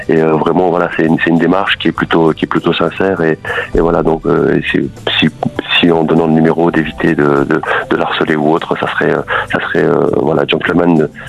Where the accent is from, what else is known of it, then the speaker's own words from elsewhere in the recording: Toulon, Provence-Alpes-Côte d'Azur, France; alors moi je suis de Toulon et je vous appelle pour ma belle-sœur.